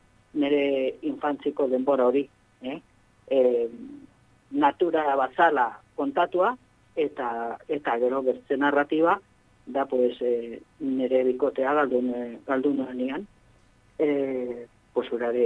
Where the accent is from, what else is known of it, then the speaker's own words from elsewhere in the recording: Sunbilla, Navarre, Spain; born there; now in Oronoz, Spain; ni jaio nintzen Zumbilen